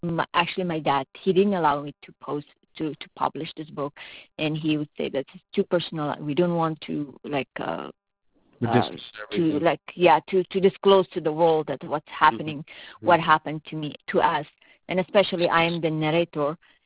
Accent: Afghanistan; Yeah, so I'm from Afghanistan, and you know what happened like when I was a teenager, during the time that there was war

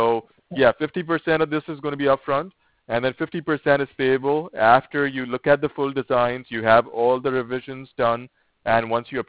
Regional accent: Ireland; now in United States; I come from Ireland, but I've been in the USA for

